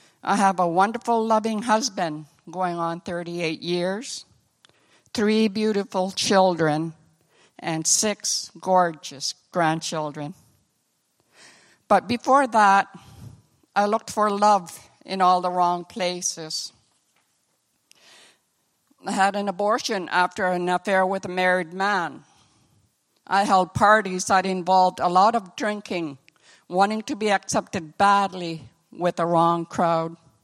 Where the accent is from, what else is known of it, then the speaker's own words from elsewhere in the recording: Rankin Inlet, Nunavut, Canada; I was born in Chesterfield Inlet, Nunavut. My parents moved to Rankin Inlet when I was a baby.